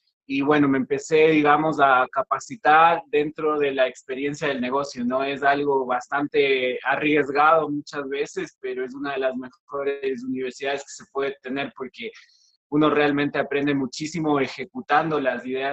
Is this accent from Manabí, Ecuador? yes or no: no; Quito, Pichincha, Ecuador; Yo soy un empresario de Quito, de Ecuador. Tengo 38 años